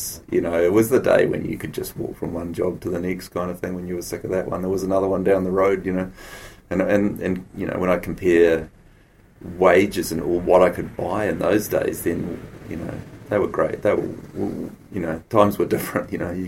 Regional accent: Christchurch, Canterbury, New Zealand; also born or lived in Nelson / Wellington; I grew up in Christchurch. I was born in Nelson. Then when I was just a baby, my parents moved to Christchurch and I grew up there, went to school there until I was about 15. We moved to Wellington and so finished off schooling in Wellington.

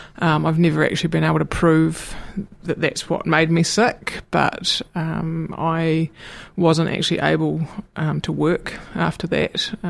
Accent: Waitati, Otago, New Zealand; I grew up out in Waitati here in Dunedin. I actually still currently live there now with my long-suffering parents

